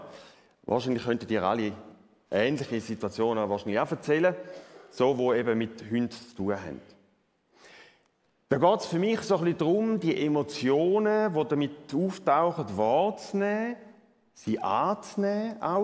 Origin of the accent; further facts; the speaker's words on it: Thurgau, Switzerland; Ich bin nicht in Rorschach aufgewachsen, sondern in Thurgau.